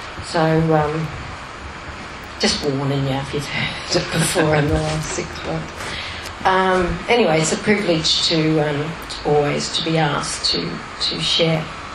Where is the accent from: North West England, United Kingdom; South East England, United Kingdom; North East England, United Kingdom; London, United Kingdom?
South East England, United Kingdom; Chichester; I was born in England, and lived, you know, a nice life, really, quite privileged, and we lived in a little village near Chichester in West Sussex.